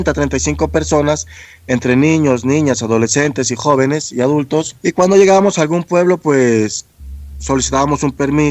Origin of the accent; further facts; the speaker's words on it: Pasto, Nariño, Colombia; Siendo nosotros los pastusos de nacimiento, de toda la vida, mi abuelo, mi abuela eran de aquí de Pasto, mi padre, mis hijos, todos.